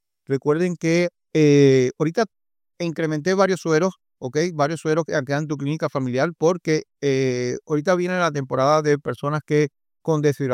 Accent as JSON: {"language": "Spanish", "country": "Cuba", "moved": "yes", "said": "yo en mi país, por ejemplo, yo ganaba $16 al mes, ¿me entiendes? Que es al mes. Y entonces eso gana un doctor en Cuba en estos momentos"}